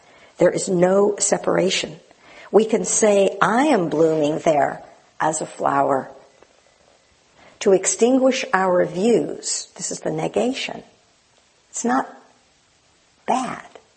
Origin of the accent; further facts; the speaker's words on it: Japan; I was born in Japan and grew up in Japanese society, and I cannot be completely free of a Japanese way of thinking and behaving.